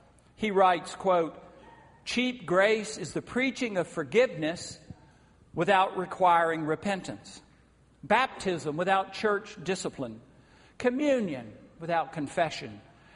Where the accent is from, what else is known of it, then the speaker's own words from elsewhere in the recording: the South, United States; I saw this a lot growing up in the South.